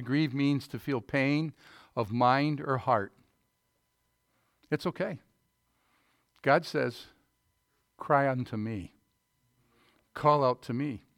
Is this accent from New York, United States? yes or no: yes; Fair Haven, New York, United States; So, I grew up in Fairhaven. We had a little chunk, 27 feet of bayfront property that tied to the big corner yard that my family had on a curve down the north end of Fairhaven.